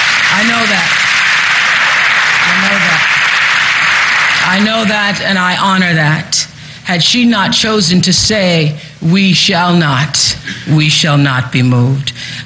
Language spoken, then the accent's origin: English; Southern United States, United States; I grew up in the South, and Rosa Parks was a hero to me long before I recognized and understood the power and impact that her life embodied.